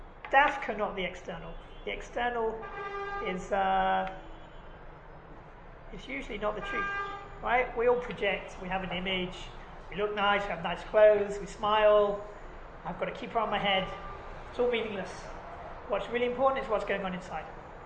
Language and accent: English; England, United Kingdom; We're English, so you make each other cups of tea in England.